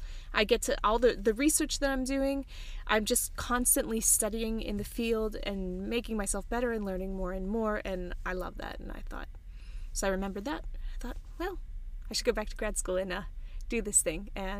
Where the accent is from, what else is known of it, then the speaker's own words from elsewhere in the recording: Pittsburgh, Pennsylvania, United States; I grew up in Pittsburgh and not even in the city of Pittsburgh itself, but in the suburbs of Pittsburgh. So not a terribly diverse place.